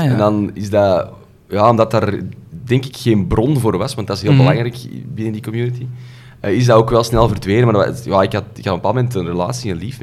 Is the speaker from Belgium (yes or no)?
yes; Edegem, Flanders, Belgium; Ja, klopt, want ik ben van Edegem, maar ik ben wel geboren in Sint-Augustinus. En dat in Wilrijk, tot nader orde.